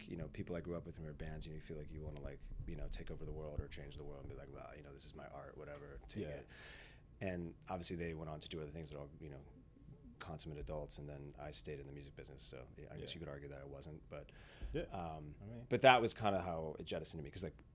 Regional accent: Chicago, Illinois, United States; I grew up in Chicago and I wouldn't say I grew up in a musical family

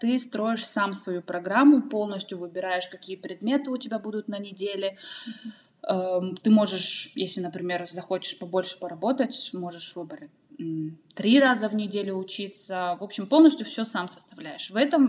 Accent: Kazakhstan; Да, русский я взяла, потому что я из Казахстана, и у нас считается русский как иностранный.

